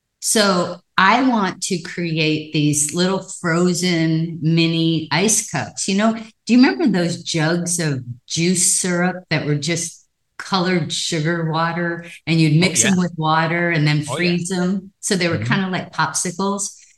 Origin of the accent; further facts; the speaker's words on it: Hawaii, United States; So I grew up in a family, the last of 10 children, born and raised in Hawaii.